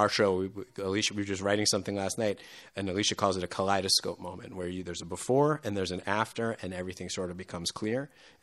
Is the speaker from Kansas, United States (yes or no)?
no; Yonkers, New York, United States; I'm from Yonkers originally, so we came down. It was a half-hour trip into the city.